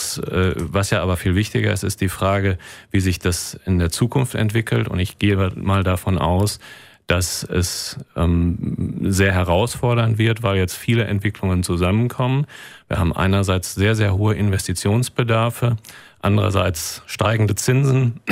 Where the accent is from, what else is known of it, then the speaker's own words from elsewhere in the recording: Ennepetal, North Rhine-Westphalia, Germany; also born or lived in Hagen; Ich bin gebürtiger Hagener, habe meine Jugend in Ennepetal verbracht, also in unmittelbarer Nähe.